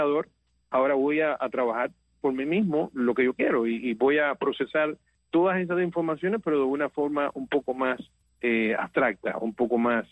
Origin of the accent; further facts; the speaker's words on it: Cuba; voy a aprovechar para darle un saludo a mi pueblo que tiene esa gran pandemia de hace 60 años y que la sufre todavía y que le mando todo mi calor y todo mi amor a los cubanos.